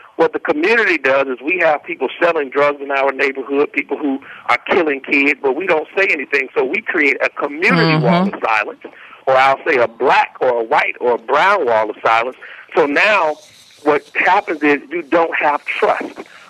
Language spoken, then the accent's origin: English; Eatonville, Florida, United States; also born or lived in Orlando; I'm in South Florida quite a bit and Orlando quite a bit because I was raised and born in Orlando.